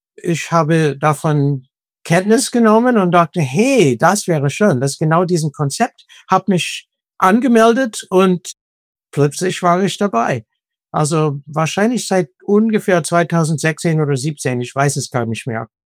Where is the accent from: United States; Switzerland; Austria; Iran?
United States; now in Germany; Ich komme aus den USA, aber ich bin in Deutschland schon seit über 40 Jahren